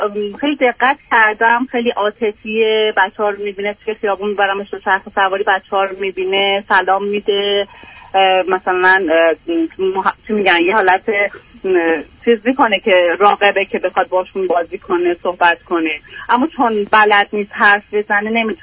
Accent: Iran; moved away as an adult; now in United States; 6 سال هم ازدواج کردیم از ایران و اومدیم.

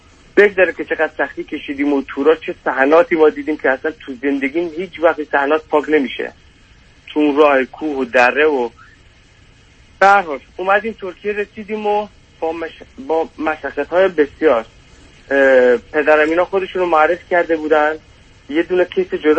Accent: Kurdistan, Iran; born there; ما توی کردستان توی خانواده 7 نفری به دنیا آمدم. من فرزند وسط هستم

